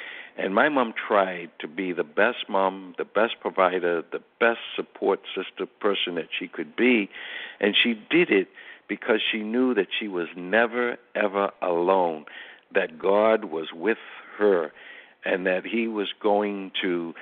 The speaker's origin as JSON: {"language": "English", "country": "United States", "said": "I'm an American. I am not a Democrat or Republican. I am an American."}